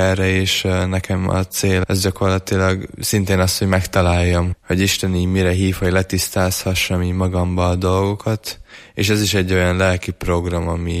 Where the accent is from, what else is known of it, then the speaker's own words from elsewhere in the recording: Harsány, Borsod-Abaúj-Zemplén, Hungary; 17 éves, és Harsányból érkeztem.